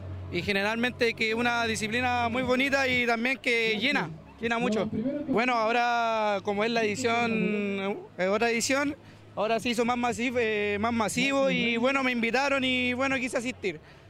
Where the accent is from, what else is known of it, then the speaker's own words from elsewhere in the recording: Maipú, Santiago Metropolitan Region, Chile; vengo de competir de Santiago, de la comuna de Maipú.